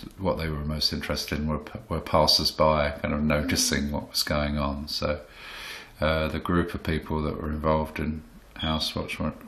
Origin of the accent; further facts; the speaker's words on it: Walthamstow, London, United Kingdom; Yeah, I'm from Walthamstow. Yeah, I was born in Walthamstow, so I haven't got very far. Yeah, East London, born and bred, never left. I've never lived. I mean, furthest away I've ever lived was North Chingford.